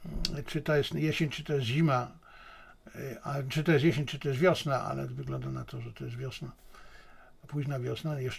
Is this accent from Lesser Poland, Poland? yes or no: yes; Bielcza, Lesser Poland, Poland; cenię sobie wspomnienia z tej mojej wioski, z tej mojej Bielczy Tarnowskiej, pod Tarnowskiej